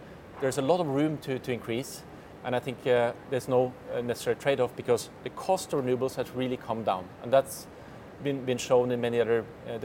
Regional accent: Norway; On electromobility, my home country, Norway, is the global leader.

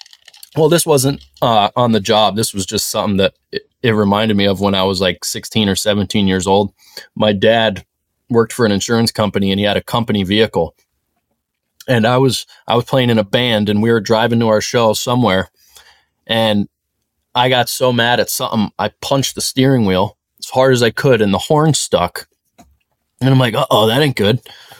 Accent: Bloomsburg, Pennsylvania, United States; The route I was on was in my hometown and I was in Bloomsburg

